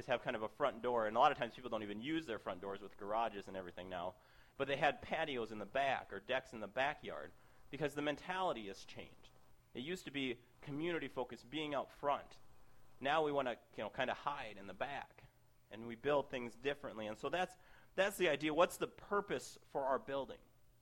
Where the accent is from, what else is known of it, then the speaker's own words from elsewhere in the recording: Minnesota, United States; One of the different architectural things from where I grew up in Minnesota and here is a lot of the houses here have